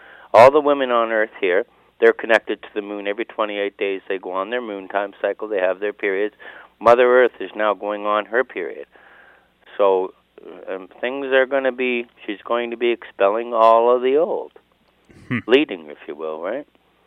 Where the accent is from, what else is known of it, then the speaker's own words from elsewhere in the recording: Toronto, Ontario, Canada; I grew up in Toronto on the banks of the Humber